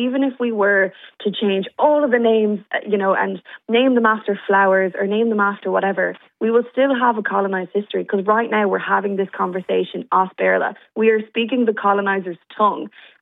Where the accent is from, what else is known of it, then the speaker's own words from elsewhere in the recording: Ireland; I grew up in the Gaeltacht, so every city looks the same to me.